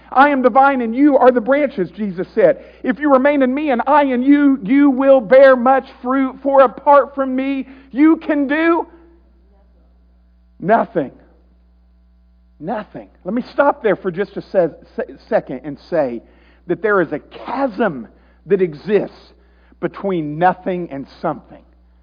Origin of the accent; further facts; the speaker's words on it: Alabama, United States; And because I'm from Alabama, okay?